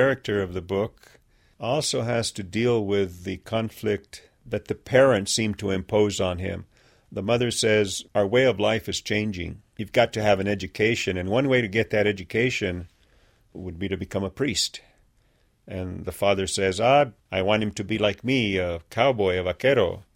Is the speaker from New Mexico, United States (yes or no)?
yes; New Mexico, United States; I use my hometown, the Pecos River, Highway 66, the church, the school, the little villages and ranches around the town.